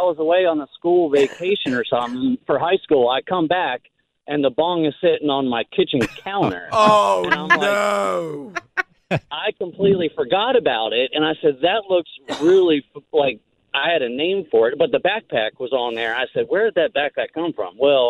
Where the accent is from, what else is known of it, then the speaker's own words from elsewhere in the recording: Poolesville, Maryland, United States; So I grew up in Poolsville my whole life, but then I transferred over to Bougie Bullis in Potomac.